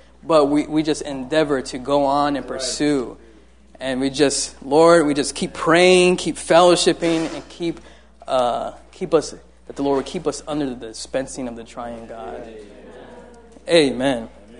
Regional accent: Florida, United States; in Florida, I'm from Florida, I never walked, you know, it's too hot to walk.

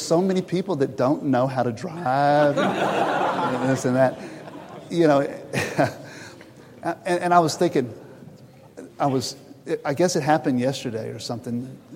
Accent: Texas, United States; I mean, I grew up in Texas. And if you're in Texas, you're for the Dallas Cowboys.

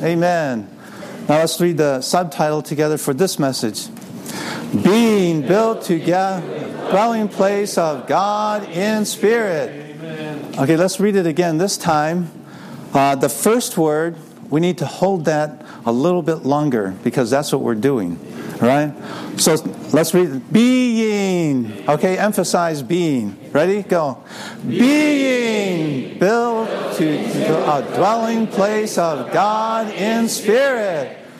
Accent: Ann Arbor, Michigan, United States; from Ann Arbor, Michigan, serving there at the University of Michigan.

